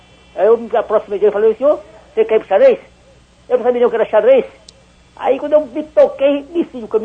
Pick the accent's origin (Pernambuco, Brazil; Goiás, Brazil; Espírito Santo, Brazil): Pernambuco, Brazil; Brejo da Madre de Deus; born there; Pernambuco, a cidade é Brejo de Madeus.